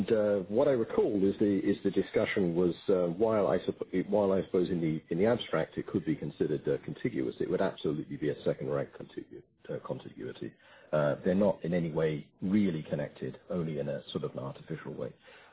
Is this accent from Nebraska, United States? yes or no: no; Girdwood, Alaska, United States; I'm from Girdwood. I also sit on the Girdwood Board of Supervisors, which I've done for the last 5 years.